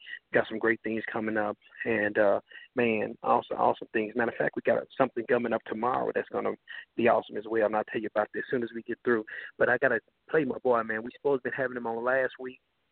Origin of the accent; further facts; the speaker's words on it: Fort Worth, Texas, United States; You know, I'm from Fort Worth, as you know, and a lot of people call it Funky Town.